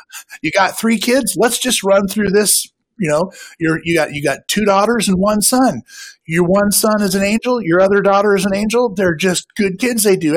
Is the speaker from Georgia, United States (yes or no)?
no; Eugene, Oregon, United States; And I grew up in Eugene, Oregon, which means I legit hug trees.